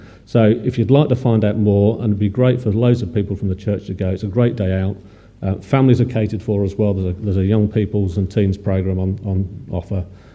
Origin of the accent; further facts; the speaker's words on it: Manchester, North West England, United Kingdom; born there; I was born in Manchester, I'm allowed to say things like that.